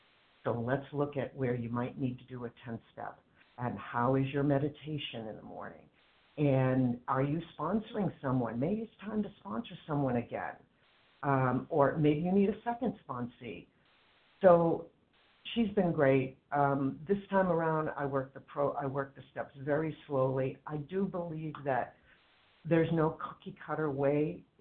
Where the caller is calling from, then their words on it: Cambridge, Massachusetts, United States; I'm calling from Cambridge, Massachusetts.